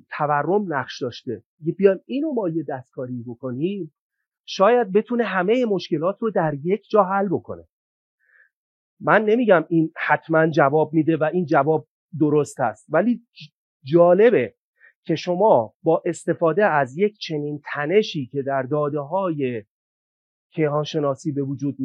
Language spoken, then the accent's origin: Persian; Iran; ما ایرانی هستیم